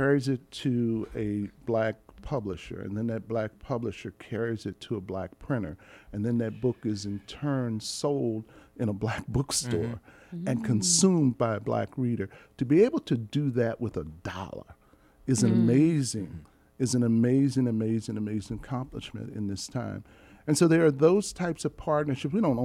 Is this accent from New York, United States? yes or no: no; Philadelphia, Pennsylvania, United States; now in Baltimore, United States; Philadelphia, Philly.